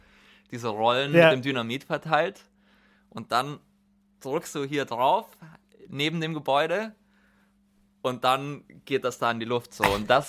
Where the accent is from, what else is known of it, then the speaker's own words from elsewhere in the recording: Bavaria, Germany; Aber ich bin aus dem Allgäu, was das R betrifft, ist wahrscheinlich da eine Mischung der Schuld daran. Weil meine Mutter ist aus der Schweiz, mein Papa ist im Allgäu geboren.